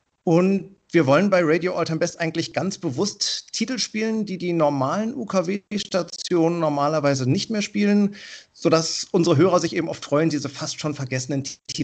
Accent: Cologne, North Rhine-Westphalia, Germany; born there; als gebürtiger Kölner schlägt mein Herz natürlich

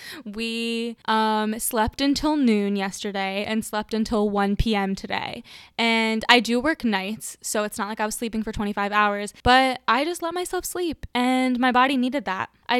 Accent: New Jersey, United States; when I thought of my hometown, when I thought about South Jersey, I was like, this is not the place for me.

